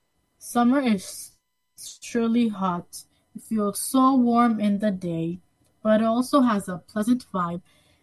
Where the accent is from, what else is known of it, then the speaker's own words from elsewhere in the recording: Hudson, New York, United States; I'm 11 years old, and I'm also from Hudson.